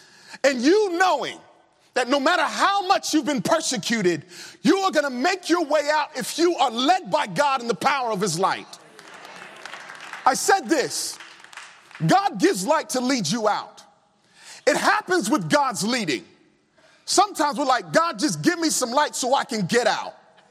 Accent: Virginia, United States; I remember growing up in Virginia, young.

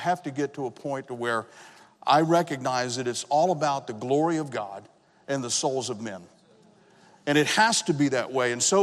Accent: Texas, United States; I grew up in South Texas, so watermelons were plenty.

